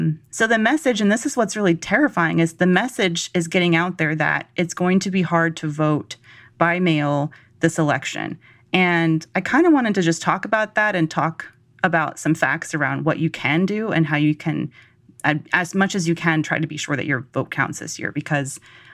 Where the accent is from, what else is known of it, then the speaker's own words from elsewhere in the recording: Georgia, United States; I mean, and I, you know, y'all know I'm from Georgia